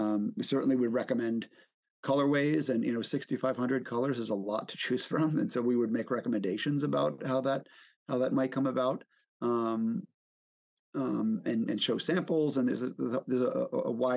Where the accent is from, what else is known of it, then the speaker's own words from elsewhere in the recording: New York City, New York, United States; now in Boston, United States; I'm originally from New York, and though we're in Boston now, there's a certain personal passion, I would say, for Manhattan and for the city.